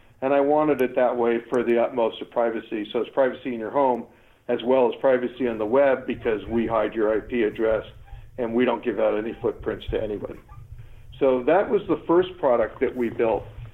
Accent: New York, United States; moved away as an adult; now in California, United States; I've been here for 30-some-odd years. I came actually from New York. I came to California on a tennis scholarship and played at USC.

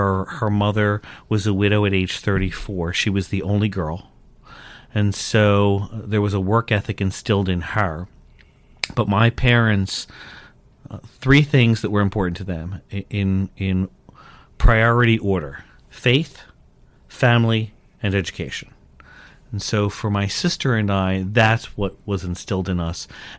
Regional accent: Glendora, New Jersey, United States; I'm originally from New Jersey. I'm a South Jersey boy, born and raised right outside of Philadelphia.

